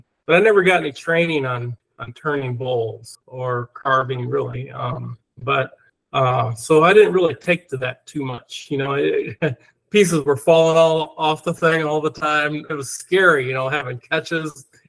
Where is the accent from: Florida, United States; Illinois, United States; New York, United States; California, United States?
Illinois, United States; Well, I grew up here in Northern Illinois, and you know, most of my life, you know, around here.